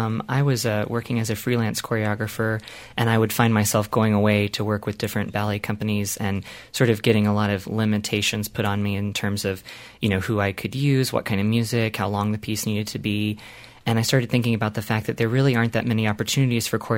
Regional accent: Asheville, North Carolina, United States; I would actually say I was from Charlotte because not a lot of people even knew where Asheville was.

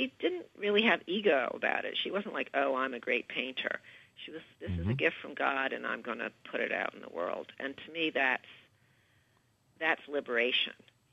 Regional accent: United States; And I enjoy, you know, I'm American.

